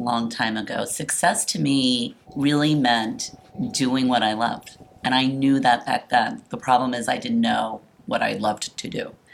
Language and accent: English; Washington, District of Columbia, United States; I grew up in Washington, D.C., and we were consulting for the D.C. government, actually.